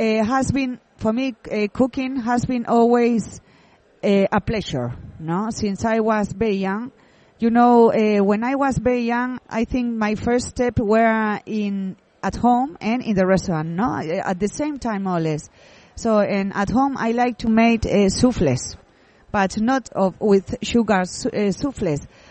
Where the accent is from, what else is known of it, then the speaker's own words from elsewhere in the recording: San Sebastian, Basque Country, Spain; English is a second language; I was born in San Sebastian, and I grew up very close to the restaurant.